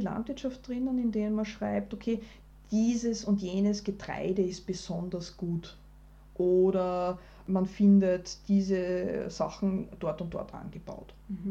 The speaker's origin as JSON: {"language": "German", "country": "Austria", "said": "wie groß die Bauernhöfe bei uns in Österreich sind"}